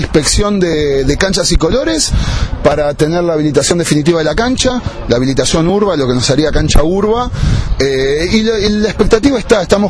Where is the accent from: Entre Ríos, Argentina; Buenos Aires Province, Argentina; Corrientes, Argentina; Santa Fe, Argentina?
Buenos Aires Province, Argentina; Escobar; todos los que somos entrenadores hoy, somos de Escobar y nos fuimos a jugar a otro club.